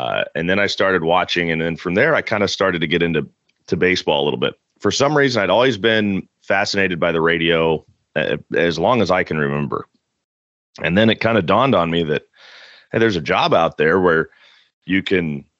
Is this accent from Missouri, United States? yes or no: yes; Kansas City, Missouri, United States; Yeah, I grew up in Kansas City.